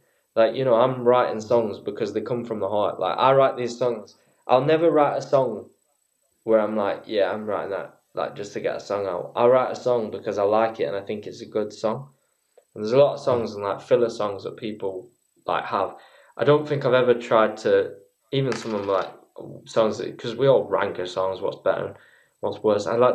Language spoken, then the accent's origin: English; United Kingdom; I can't take that mantle because I'm a Brit.